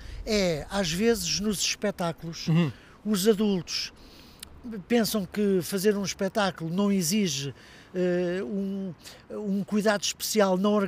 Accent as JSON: {"language": "Portuguese", "region": "Coimbra", "country": "Portugal", "tie": "born or raised there", "said": "Às vezes, quando vou à minha terra natal"}